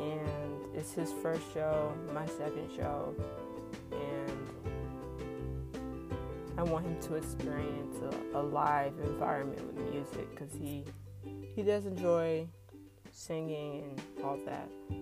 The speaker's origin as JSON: {"language": "English", "region": "Florida", "country": "United States", "said": "As I said before … I'm from South Florida. I'm 20 years old"}